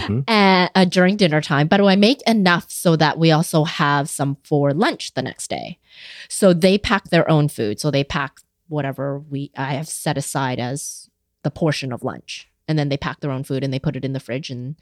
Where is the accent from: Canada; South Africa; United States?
Canada; Vancouver, British Columbia; Like when I was growing up in Vancouver, we never really drove anywhere. We just took the bus.